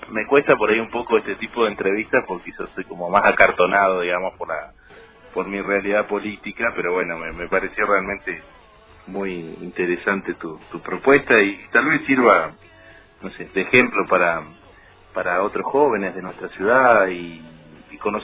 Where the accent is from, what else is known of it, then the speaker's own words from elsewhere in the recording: Río Grande, Tierra del Fuego, Argentina; me trajeron a vivir a los 3 meses, si no me equivoco, así que... digamos, crecido y por una circunstancia prácticamente del destino nací en otro lugar, pero soy fueguino y soy riograndense sobre todo